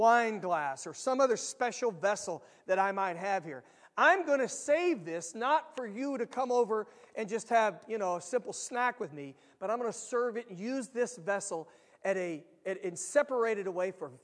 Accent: the South, United States; I get it. I grew up in the South. I get it.

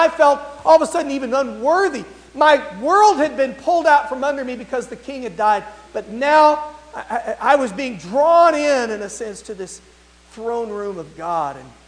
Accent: Texas, United States; We're for the Dallas Cowboys. I'm from Texas.

